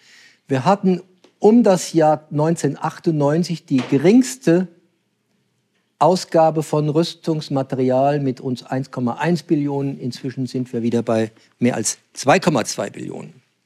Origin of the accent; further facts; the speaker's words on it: Osthofen, Rhineland-Palatinate, Germany; also born or lived in Worms; Ich bin in Worms geboren, in Osthofen aufgewachsen, habe in Mainz studiert und in Frankfurt Philosophie, Theologie bei den Jesuiten